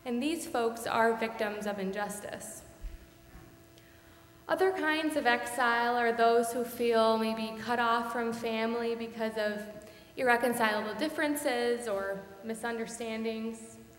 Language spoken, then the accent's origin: English; Minnesota, United States; I have a confession to make. I am living in exile. I grew up in Minnesota, and sometimes it feels like I can't go back.